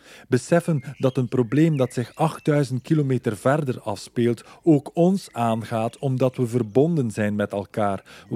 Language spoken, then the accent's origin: Dutch; DR Congo; Dus hoe kan je dan als Congolees zeggen, Vietnam interesseert me niet, het is zo ver weg.